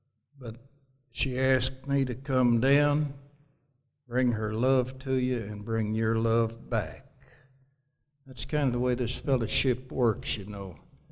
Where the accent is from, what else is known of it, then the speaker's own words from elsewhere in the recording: Missouri, United States; I was born and raised in the Boot Hill, Missouri. Coming out of the Depression and going into World War II then.